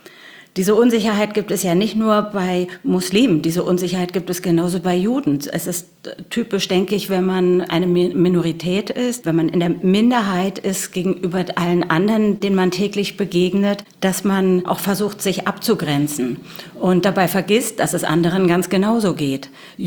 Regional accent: Berlin, Germany; born there; ich bin sogar in Berlin geboren

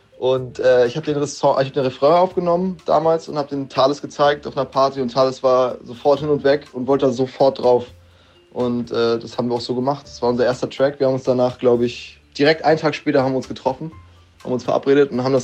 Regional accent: Kiel, Schleswig-Holstein, Germany; Ich komme aus Kiel und bin 20 Jahre alt.

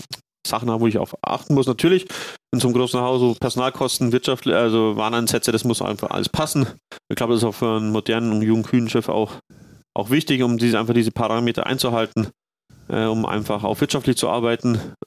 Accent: Freising, Bavaria, Germany; weil ich komme ja auch näher aus Freising. Freising ist die Bierhauptstadt. Die Geburtsstadt des Bieres

